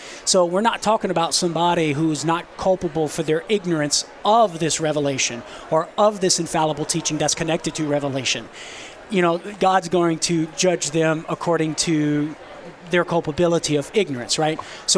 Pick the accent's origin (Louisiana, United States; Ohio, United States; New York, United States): Louisiana, United States; because I'm from Southern Louisiana and I'm all about being a mama's boy, okay?